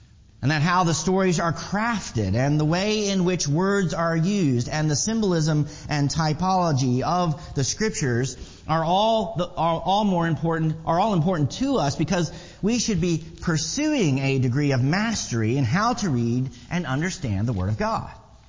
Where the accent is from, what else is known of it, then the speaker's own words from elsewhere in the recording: Maryland, United States; Near where I grew up in Maryland, there was a full-service butcher shop